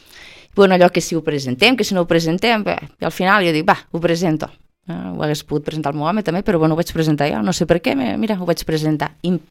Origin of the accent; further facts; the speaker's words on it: Amposta, Catalonia, Spain; also born or lived in Barcelona; sóc d'Amposta jo, encara que molta gent no sé per què em fa de la ràpida, però sóc d'Amposta, pues bueno, no res, una xica normal i corrent, d'anar per casa, que bueno, pues vaig criar-me a Amposta durant els estudis i tot